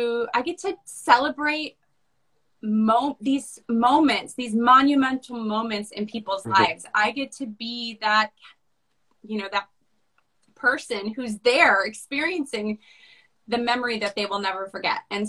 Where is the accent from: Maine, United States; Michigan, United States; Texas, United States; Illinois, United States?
Michigan, United States; just so happened that I knew the sport because I grew up in Michigan